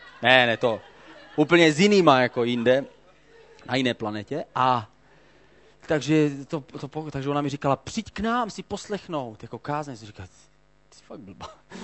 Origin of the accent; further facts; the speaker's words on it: Olomouc Region, Czechia; protože já jsem z Hané, že?